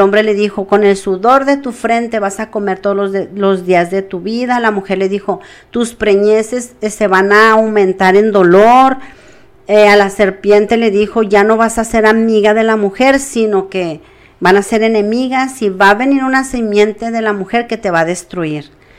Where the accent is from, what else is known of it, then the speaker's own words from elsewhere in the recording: Mexico; No conocíamos nosotros como pueblo mexicano venimos de tradiciones de los aztecas, de los mayas